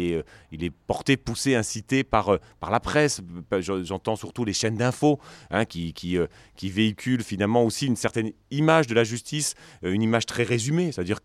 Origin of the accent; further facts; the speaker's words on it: Grand Est, France; also born or lived in Marseille; now in Bordeaux, France; Moi, je suis natif de Lorraine. J'ai été avocat pendant ensuite 18 ans à Marseille et me voici dans la région maintenant bordelaise depuis 3 ans.